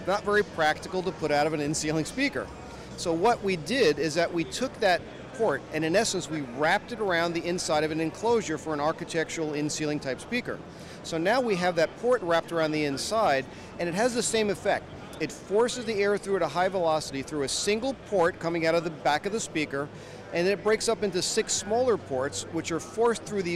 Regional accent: California, United States; like you, I'm from California

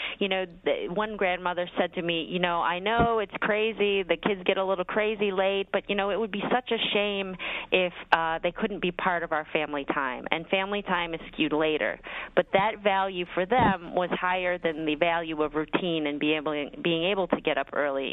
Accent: Taiwan; I'm from Taiwan, and when I visit my family in Taiwan

